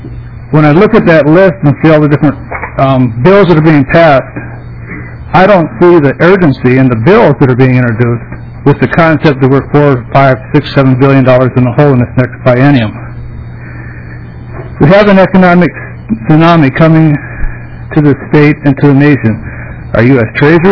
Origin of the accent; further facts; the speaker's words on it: California, United States; now in Minnesota, United States; I was born in Minnesota many, many moons ago, grew up in California, and moved back here 31 years ago. So I've been here for a while in the state of Minnesota.